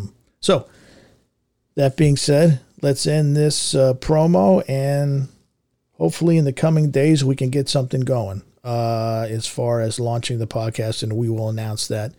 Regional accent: Philadelphia, Pennsylvania, United States; You know, we grew up in Philly. We're located in Philly, and there's like an attitude in Philly.

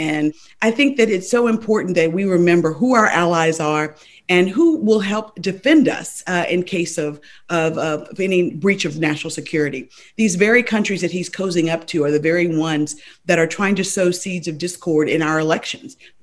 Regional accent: Selma, Alabama, United States; My district includes Birmingham, Montgomery, and my hometown of Selma, Alabama.

